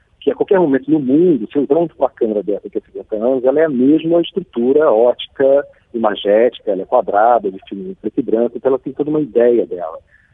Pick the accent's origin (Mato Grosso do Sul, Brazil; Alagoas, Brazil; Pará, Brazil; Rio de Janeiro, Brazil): Rio de Janeiro, Brazil; now in São Paulo, Brazil; Estou aqui em São Paulo falando com você. Sou do Rio de Janeiro, mas estou aqui em São Paulo direto com você.